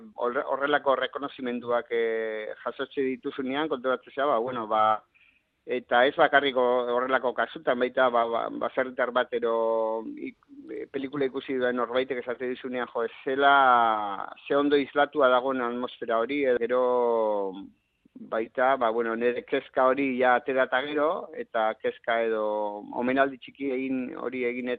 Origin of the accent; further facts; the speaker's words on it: Bergara, Basque Country, Spain; Bergarako Osanguren baserrian jaio nintzen